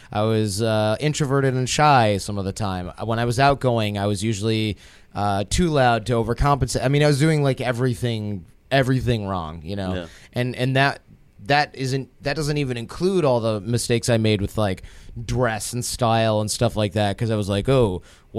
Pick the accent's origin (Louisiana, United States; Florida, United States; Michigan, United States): Michigan, United States; Detroit; This is back home. I'm from Detroit.